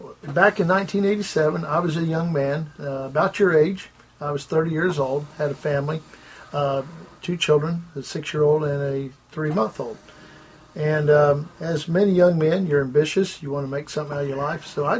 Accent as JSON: {"language": "English", "town": "Orlando", "region": "Florida", "country": "United States", "said": "But I was from Orlando, and to me his rate didn't seem that unreasonable for prices down there."}